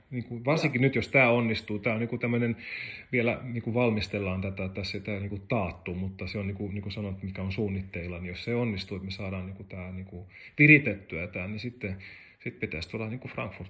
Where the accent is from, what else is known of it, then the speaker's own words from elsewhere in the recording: Germany; now in Finland; Kun mä oon saksalainen, niin tietysti meille tulee adventskrans pöydälle.